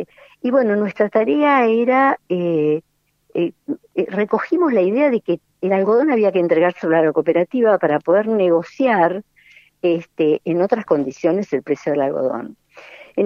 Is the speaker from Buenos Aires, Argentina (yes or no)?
yes; Buenos Aires, Argentina; born there; nací en Buenos Aires, estudié para docente, para maestra, vine y estudiando sociología en la Universidad de Buenos Aires, vine al Chaco